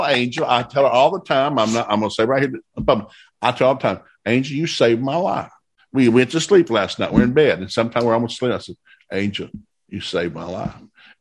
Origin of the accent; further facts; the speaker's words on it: the South, United States; And so I grew up in the South. We thought, well, you get one spouse